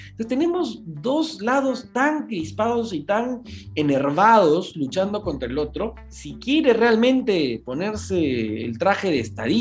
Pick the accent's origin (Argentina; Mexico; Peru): Peru; ¿En qué otra cosa nos hermanamos, enganchamos, nos concatenamos como peruanos?